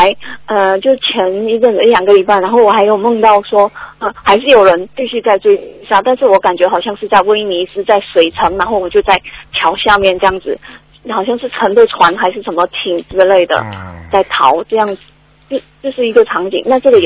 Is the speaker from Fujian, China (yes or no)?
yes; Xiamen, Fujian, China; 我们闽南，我们厦门这边